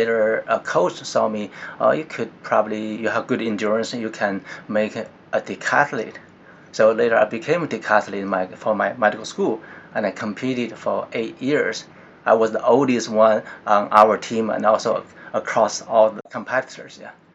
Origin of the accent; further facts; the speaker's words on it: China; English is a second language; moved away as an adult; I've been in this country for 22 years, almost 23, yeah. And I came from China, and I went to medical school in China 33 years ago.